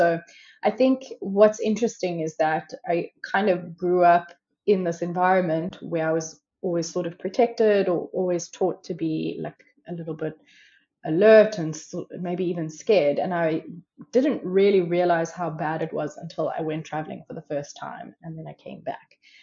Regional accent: Johannesburg, Gauteng, South Africa; Like I grew up in Johannesburg, which is like a built up city and there's lots of trees and like parks and that kind of thing.

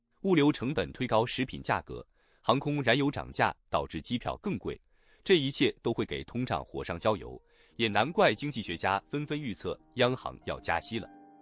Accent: New Zealand; 对咱们新西兰人最直接的影响就是油价

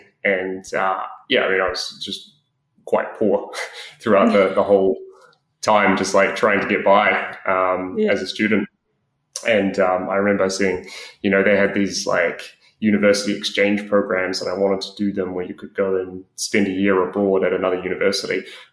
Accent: Auckland, New Zealand; also born or lived in Morrinsville; Yeah, so I was born in Morrinsville, which is about 2 hours south of Auckland, but I grew up mostly in Auckland. So my sort of life in New Zealand was very much the sort of big city Auckland life on the North Shore.

